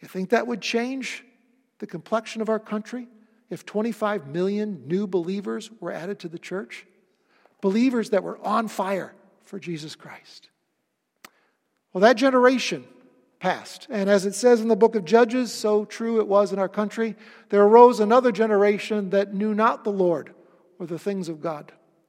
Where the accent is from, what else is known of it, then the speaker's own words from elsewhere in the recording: Rochester, New York, United States; Now, I'm from the Rochester area